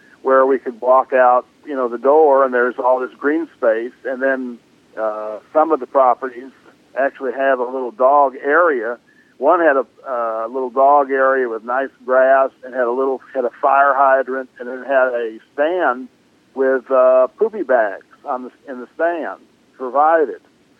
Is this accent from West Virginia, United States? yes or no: no; Kentucky, United States; I know here in my home state of Kentucky, we have, dogs are allowed at the outdoor areas in most restaurants.